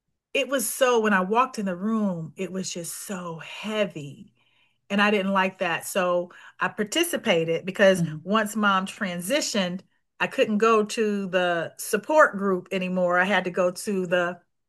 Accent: Ohio, United States; We're from Ohio.

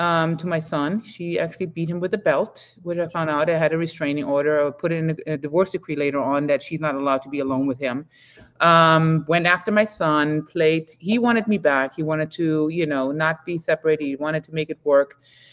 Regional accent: Berlin, Germany; Born and raised in Berlin West, the wall was still up.

